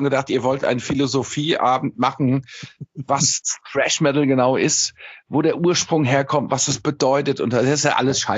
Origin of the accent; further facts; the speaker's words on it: Hesse, Germany; würden wir auf Hessisch sagen